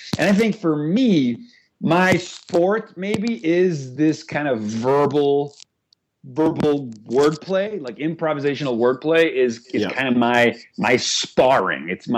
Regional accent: Caracas, Capital District, Venezuela; moved away as an adult; I grew up in Venezuela, and I lived in Caracas, the capital, until I was 18. And I grew up bilingual. Like I basically, in my house, they spoke English and Spanish at the same time.

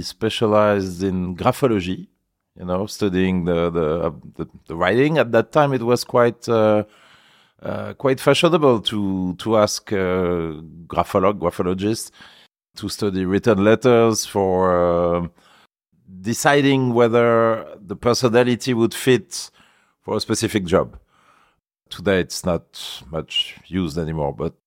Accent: Paris, Île-de-France, France; born there; English is a second language; I was born in Paris. My family was living in Paris. But part of my family is originated from the Alps, from Savoie.

